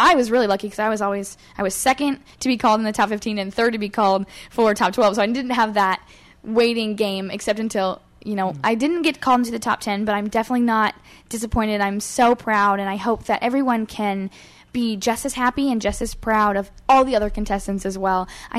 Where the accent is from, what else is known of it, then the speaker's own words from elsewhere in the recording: Iowa, United States; I think that my calling is here in Iowa, and I think that I can change the world from my hometown.